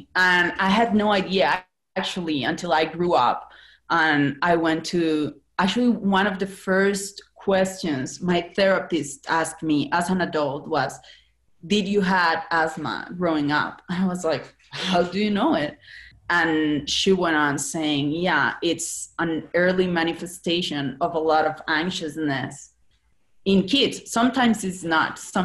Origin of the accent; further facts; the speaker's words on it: Cali, Valle del Cauca, Colombia; I was born and I grew up in Cali, Colombia. That was a city very heavily afflicted by the drug cartel wars.